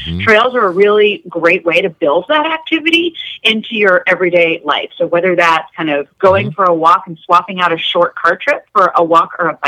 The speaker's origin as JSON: {"language": "English", "town": "Chelmsford", "region": "Massachusetts", "country": "United States", "tie": "born or raised there", "said": "It's actually my hometown. I'm originally from Chelmsford, Massachusetts. And so I grew up in the 90s"}